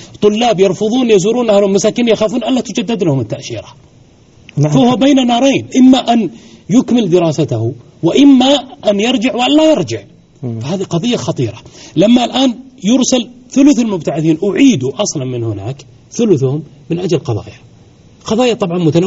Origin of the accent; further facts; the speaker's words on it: Saudi Arabia; أنا أعرف وكالات سيارات عندنا في السعودية